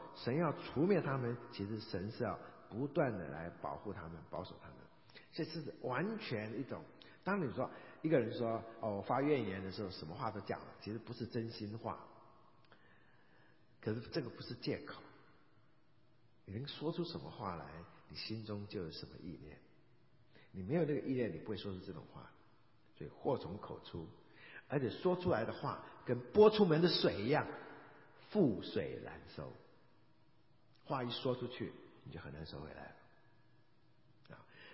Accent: Taiwan; 好几年前有一次回台湾的时候，我的小学同班同学他还住在当地，那我们住在眷村里长大的嘛

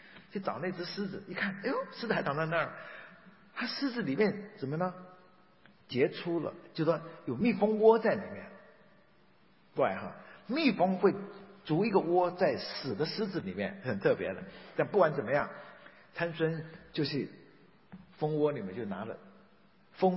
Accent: Taiwan; 我们台湾人闽南人的说法是一夜长一寸的哦

